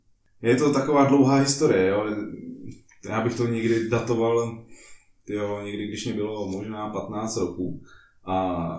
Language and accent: Czech; Pardubice, Pardubice Region, Czechia; Je mě 27 let. Co bych o sobě ještě řekl? Jsem z Pardubic.